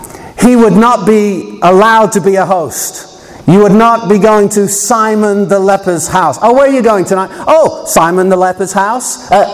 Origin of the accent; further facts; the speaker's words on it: United Kingdom; now in United States; I come from the United Kingdom originally. I'm now fully-fledged American. I can vote. But I don't have the accent that shows that.